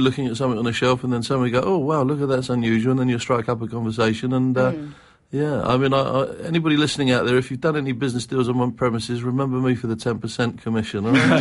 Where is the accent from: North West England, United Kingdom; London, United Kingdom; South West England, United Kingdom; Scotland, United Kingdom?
London, United Kingdom; moved away; also born or lived in New York; Well, originally I'm from London, as your listeners can tell by the accent. I moved up here some 10 years ago after having lived in New York in the States for quite a while.